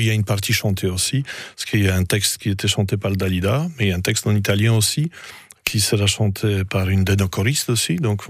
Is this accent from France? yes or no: no; Poland; Bon, je suis polonais, donc j'ai pris aussi un film polonais